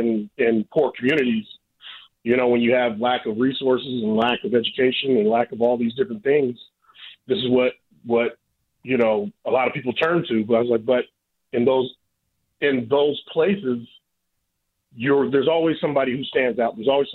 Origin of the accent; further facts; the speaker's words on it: Sacramento, California, United States; We went back and forth because obviously I grew up in Sacramento